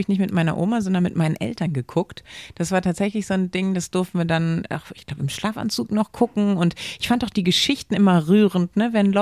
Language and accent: German; West Germany, Germany; die West-Variante kannte ich als Wessi gar nicht.